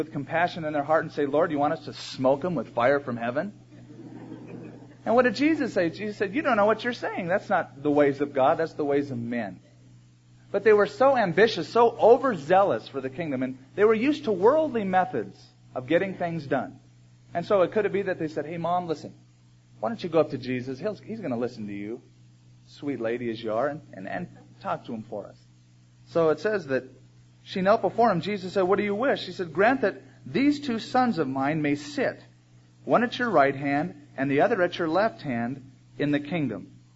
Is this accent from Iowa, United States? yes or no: no; Huntington Beach, California, United States; I'm a surfer from Huntington Beach.